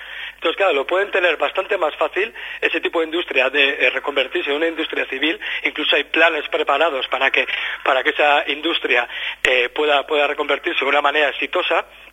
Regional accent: Basque Country, Spain; Nuestra aportación como antimilitaristas vascos debe de ir encaminada a denunciar las políticas militaristas

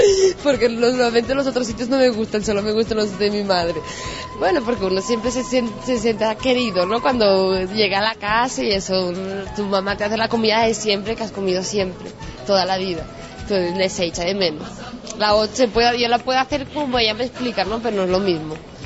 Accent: Spain; como soy española, tengo que hacer yo.

